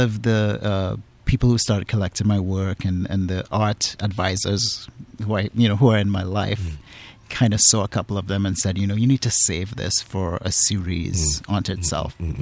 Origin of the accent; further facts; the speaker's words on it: Trinidad & Tobago; But really just fascinating characters that we grew up in Trinidad hearing about, you know?